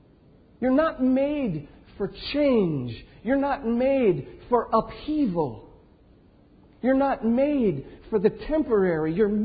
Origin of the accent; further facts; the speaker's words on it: Indiana, United States; born there; I was born in Indiana.